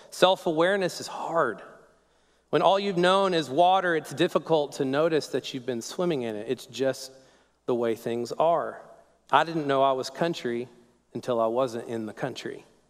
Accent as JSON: {"language": "English", "region": "Texas", "country": "United States", "tie": "born or raised there", "said": "And I didn't want to be a country kid, even though I grew up in the Texas Panhandle."}